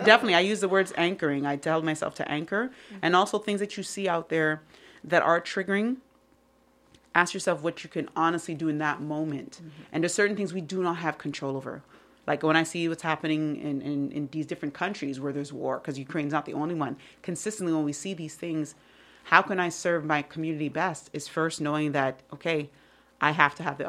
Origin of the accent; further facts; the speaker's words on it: Montreal, Quebec, Canada; I love being Canadian. I love being from Montreal. I grew up and I went to Camp B'nai B'rith. I can spit Hebrew.